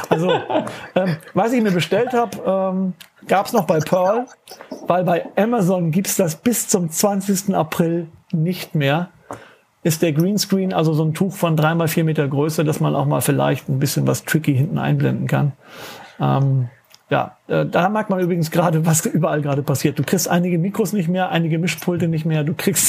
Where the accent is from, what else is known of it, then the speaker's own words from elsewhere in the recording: Flensburg, Schleswig-Holstein, Germany; In meiner WhatsApp-Gruppe eben aus meiner Heimatstadt Flensburg